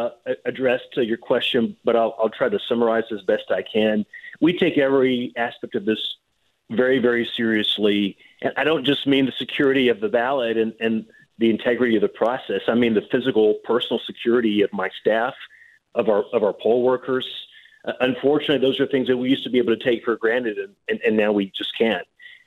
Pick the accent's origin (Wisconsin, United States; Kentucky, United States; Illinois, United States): Kentucky, United States; Paducah; I grew up in Paducah. I registered to vote in Paducah, and then I went to college in Louisville. And I chose to stay a resident of McCracken County and vote there